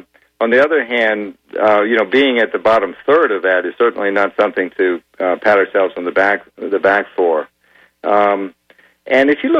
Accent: the South, United States; I recognize, and I'm from the South as well.

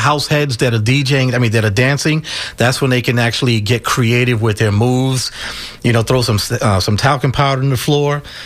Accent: Brooklyn, New York, United States; now in Tampa, United States; I'm originally from Brooklyn, New York, repping Brooklyn, now calling Tampa my home.

